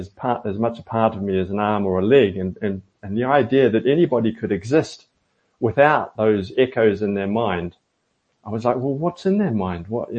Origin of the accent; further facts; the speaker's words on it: New Zealand; I think growing up in New Zealand, you're so isolated in New Zealand.